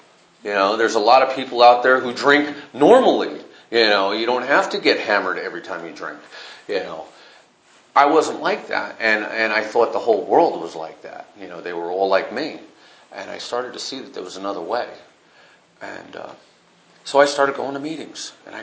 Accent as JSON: {"language": "English", "region": "California", "country": "United States", "tie": "born or raised there", "said": "You know, I was raised in Northern California, and I drank with my mom and I smoked pot with my dad."}